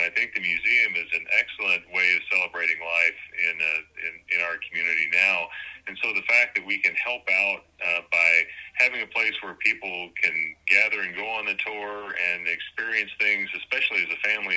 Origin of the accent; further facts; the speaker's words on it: Chester, United States; I grew up in Chester, but we have the same kind of things going on here now.